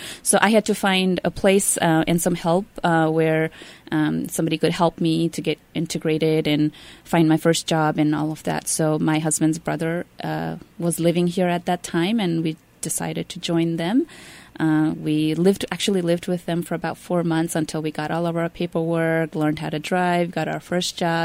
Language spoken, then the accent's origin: English; Nepal; now in Iowa, United States; I immigrated from Nepal 10 years ago.